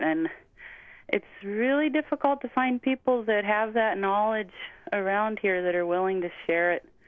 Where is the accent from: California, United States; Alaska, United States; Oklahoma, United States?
Alaska, United States; Hi, I grew up in Southeast, and I ate fish and deer and everything from the land